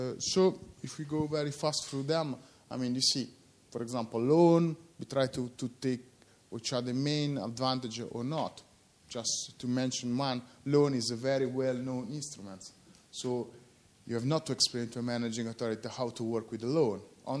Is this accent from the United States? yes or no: no; Italy; English is a second language; you understand that I come from Italy